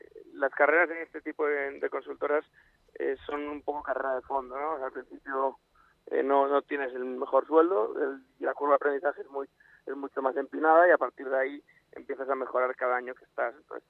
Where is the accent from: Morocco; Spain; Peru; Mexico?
Spain; Galicia; Yo soy gallego